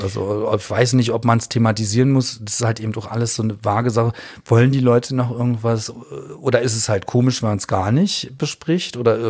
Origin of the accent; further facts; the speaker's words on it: Berlin, Germany; born there; ich bin gebürtiger Berliner und liebe Berlin total